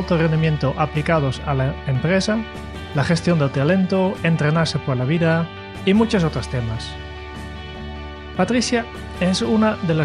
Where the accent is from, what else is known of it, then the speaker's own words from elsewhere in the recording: Netherlands; Spanish is a second language; Yo soy holandés.